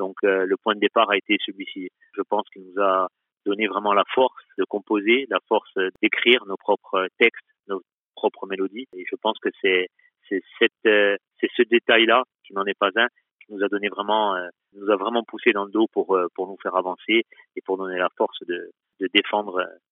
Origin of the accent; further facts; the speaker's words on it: Corsica, France; comme on dit chez nous en Corse, un véritable retour de la part du public.